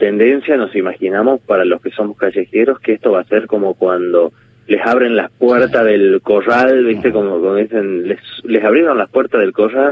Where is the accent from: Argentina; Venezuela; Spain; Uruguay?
Argentina; es un desafío que tenemos como argentinos